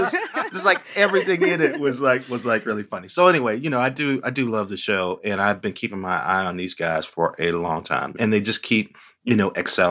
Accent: Gary, Indiana, United States; I grew up in Gary, Indiana, which is just 40 miles east of Chicago.

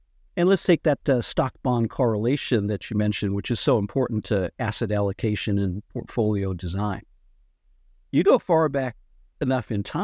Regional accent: Massachusetts, United States; And I'm thinking, I grew up in Massachusetts.

